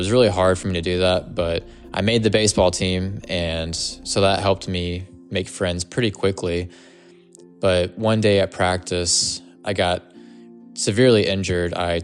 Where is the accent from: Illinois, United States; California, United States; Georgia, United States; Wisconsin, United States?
Georgia, United States; Atlanta; I am from Atlanta, Georgia.